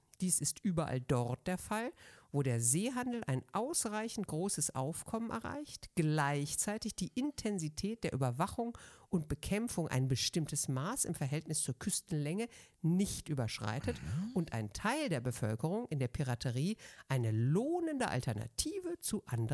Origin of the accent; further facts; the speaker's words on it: Hamburg, Germany; born there; Ich bin ja gebürtige Hamburgerin.